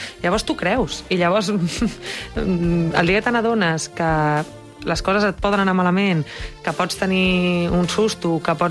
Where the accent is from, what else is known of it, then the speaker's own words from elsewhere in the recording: Barcelona, Catalonia, Spain; also born or lived in Mallorca / Madrid; jo vaig néixer a Mallorca, però m'he criat a Barcelona, he viscut molts anys a Madrid